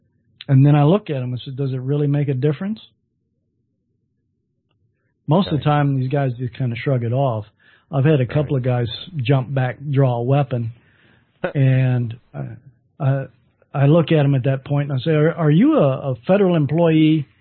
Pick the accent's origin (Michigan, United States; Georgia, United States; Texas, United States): Texas, United States; I tell him I'm a Texan.